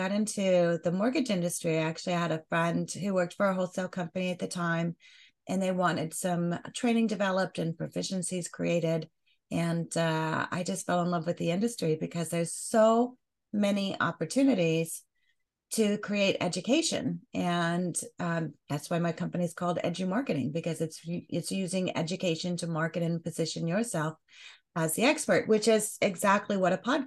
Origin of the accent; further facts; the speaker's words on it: Colorado, United States; I'm a Broncos fan. I grew up in Colorado.